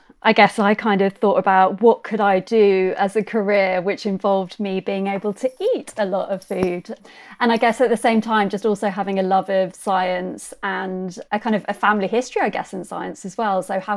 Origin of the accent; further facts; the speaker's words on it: South East England, United Kingdom; just because I grew up in Kent, Brakes was the local big food business